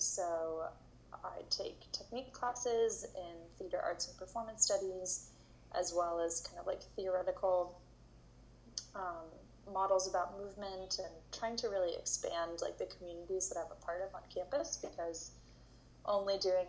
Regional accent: Berkeley, California, United States; I grew up in Berkeley, California.

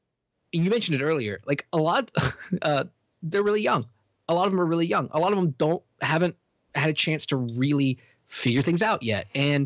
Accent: Virginia, United States; that guy's from Kentucky and I'm from Virginia.

